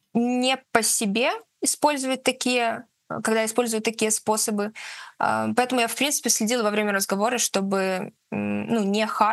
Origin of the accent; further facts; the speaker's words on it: Belarus; Я из Беларуси.